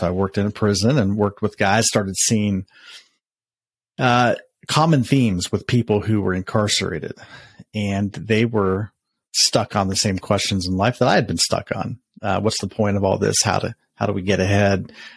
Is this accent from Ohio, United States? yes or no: yes; Columbus, Ohio, United States; Was born and raised in Columbus, Ohio.